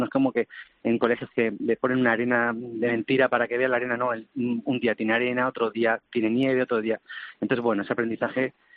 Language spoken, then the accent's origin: Spanish; Canary Islands, Spain; porque yo soy canario y voto en Canarias